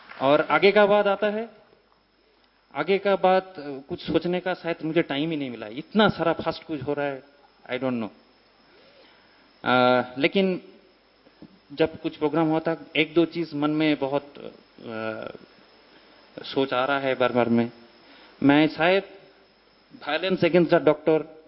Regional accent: Siliguri, West Bengal, India; मैं सिलीगुड़ी से हूँ.

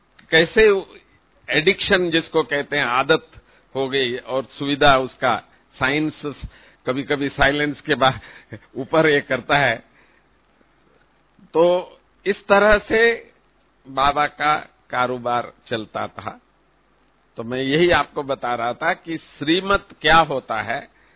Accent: South India, India; मैं वैसे भी साउथ से हूं, दक्षिण से हूं

